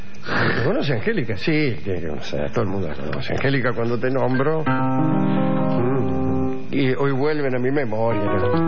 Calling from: Buenos Aires, Argentina; de Villa del Parque, quisiera mandar saludos

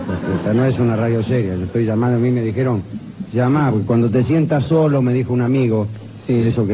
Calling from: Buenos Aires, Argentina; Hola, soy un oyente de Capital y Gran Buenos Aires

